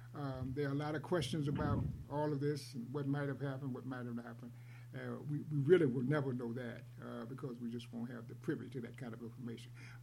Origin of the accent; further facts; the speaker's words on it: Durham, North Carolina, United States; Our next guest is from my hometown, Durham, North Carolina.